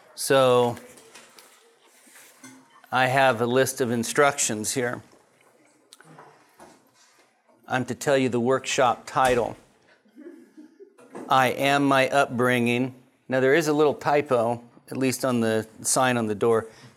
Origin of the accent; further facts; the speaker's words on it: Minden, Nevada, United States; I am from Minden, Nevada, Pastor Grace Community Church.